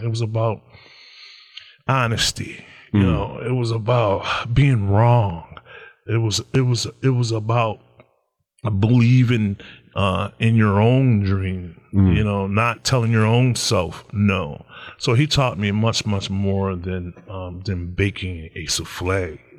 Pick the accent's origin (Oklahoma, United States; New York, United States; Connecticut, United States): New York, United States; Niagara Falls; You know, I'm from Niagara Falls. You know, I grew up in Niagara Falls